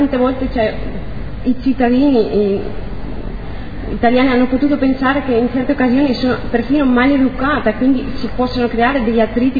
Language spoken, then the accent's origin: Italian; Spain; Italian is a second language; io da spagnola, che tra l'altro con gli italiani non è che ci sia tanta differenza